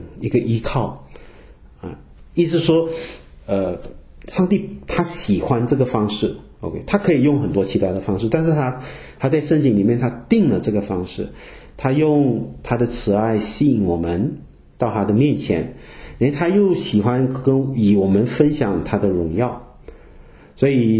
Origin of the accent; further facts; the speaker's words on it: Malaysia; 我是马来西亚人啊，最想念的马来西亚的什么肉骨茶啦什么